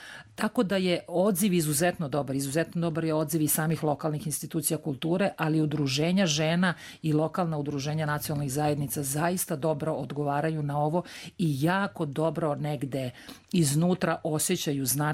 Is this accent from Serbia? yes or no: yes; Serbia; mi kao Srbi, kao srpski narod, a ja verujem i svi narodi na Balkanu, uopšte u ovom našem regionu